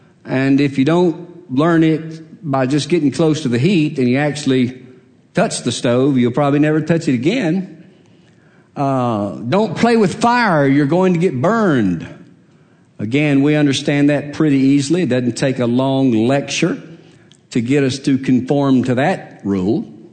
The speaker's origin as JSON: {"language": "English", "town": "Hueytown", "region": "Alabama", "country": "United States", "tie": "born or raised there", "said": "I was raised in Ueytown, which is almost adjacent to Bessemer."}